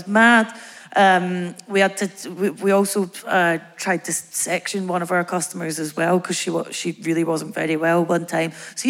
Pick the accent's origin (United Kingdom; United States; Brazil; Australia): United Kingdom; Bathgate, Scotland; Bathgate. Do you know … the singer?